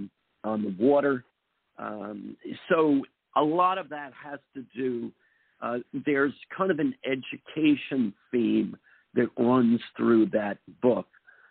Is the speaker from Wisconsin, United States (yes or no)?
no; New Jersey, United States; And some of that is kind of an homage to growing up in New Jersey.